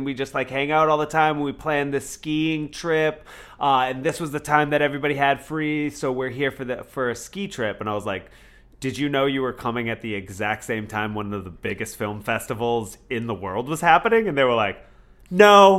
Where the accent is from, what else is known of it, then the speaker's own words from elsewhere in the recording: Massachusetts, United States; And I was like, oh, I'm from Massachusetts.